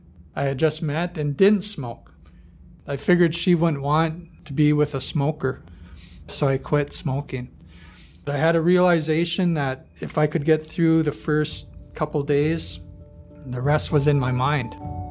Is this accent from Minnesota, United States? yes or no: yes; Fond du Lac Reservation, Minnesota, United States; I'm from the Fond du Lac Reservation.